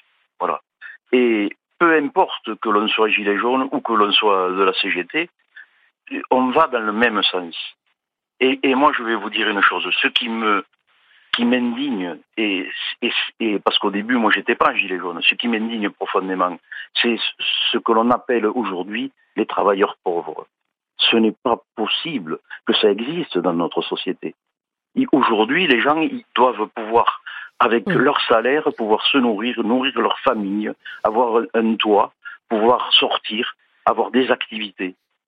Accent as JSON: {"language": "French", "town": "Toulouse", "region": "Occitanie", "country": "France", "said": "Oui, donc moi je suis toulousain, j'étais à la manif tout à l'heure."}